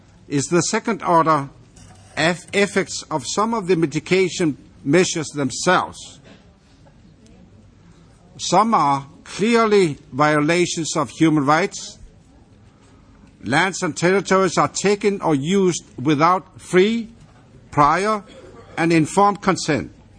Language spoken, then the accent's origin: English; Greenland; I am from Greenland, where the ice cap is melting at an unprecedented rate